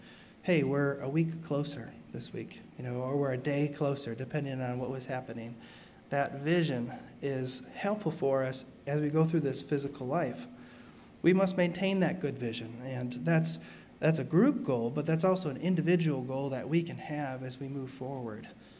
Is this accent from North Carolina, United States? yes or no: no; Wisconsin, United States; Now, growing up in Wisconsin, we moved in several different places, but the place we stayed at longest was actually where my grandma and grandpa lived.